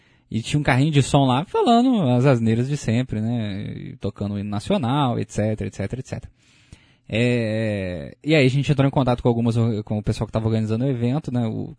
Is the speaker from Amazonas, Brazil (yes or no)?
no; Volta Redonda, Rio de Janeiro, Brazil; eu sou de Volta Redonda, né, Volta Redonda é uma cidade do interior do estado do Rio de Janeiro